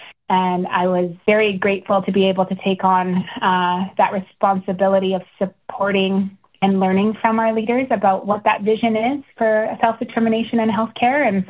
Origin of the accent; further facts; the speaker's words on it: British Columbia, Canada; So I'm actually from the Nisga Nation and the Killawell Clan and the House of Nisius. And I was born and raised in a small community called Lahk